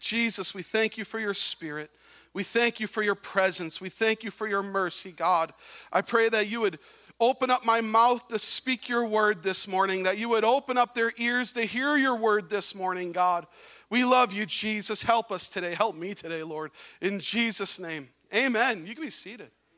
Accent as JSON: {"language": "English", "town": "Wisconsin Rapids", "region": "Wisconsin", "country": "United States", "said": "I'm from Wisconsin Rapids, little country church in the middle of Wisconsin, in the middle of nowhere."}